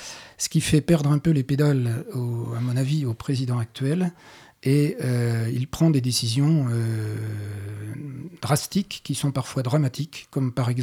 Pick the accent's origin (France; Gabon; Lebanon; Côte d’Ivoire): France; toutes les associations qui ont des projets franco-équatoriens, puisqu'on est français.